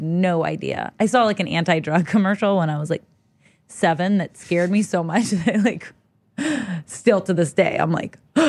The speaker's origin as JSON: {"language": "English", "town": "Los Angeles", "region": "California", "country": "United States", "tie": "born or raised there", "said": "I grew up in Los Angeles, California."}